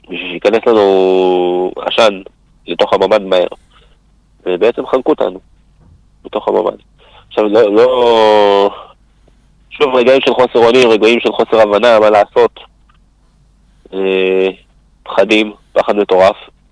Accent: Hod HaSharon, Central District, Israel; born there; now in Be'eri, Israel; נולדתי כאילו בהוד השרון.

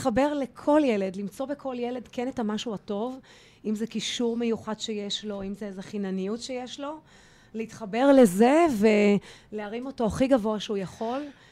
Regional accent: Jerusalem, Jerusalem District, Israel; moved away as an adult; now in Tel Aviv, Israel; ירושלמית שפגשה תל אביבי, והיגרה מהר לעיר הגדולה. בגיל 23 כבר הייתי פה בתל אביב.

